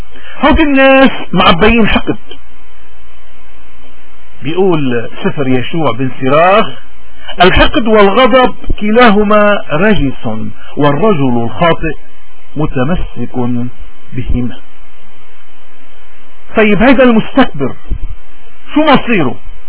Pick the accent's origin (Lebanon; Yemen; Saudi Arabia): Lebanon; نحن شو المطلوب منا كلبنانيين؟